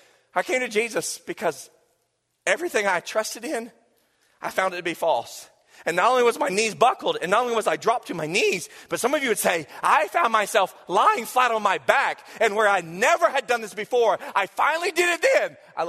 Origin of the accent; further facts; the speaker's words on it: South Carolina, United States; she goes, I hear you're from South Carolina. I said, I am.